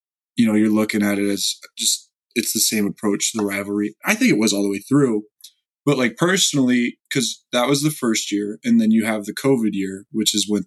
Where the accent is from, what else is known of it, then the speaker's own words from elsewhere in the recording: Bozeman, Montana, United States; So like I said, I grew up in Bozeman, and I used to always go to Bobcat camp as a kid